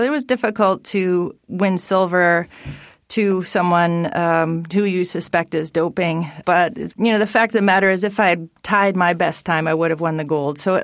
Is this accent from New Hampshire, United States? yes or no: yes; Dover, New Hampshire, United States; Yeah, I'm from Dover, New Hampshire.